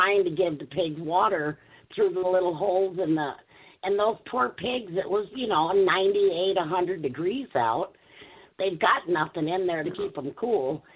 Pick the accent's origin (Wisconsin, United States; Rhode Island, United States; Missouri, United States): Wisconsin, United States; You know, I grew up in Wisconsin, and we had some mink farms out there as well.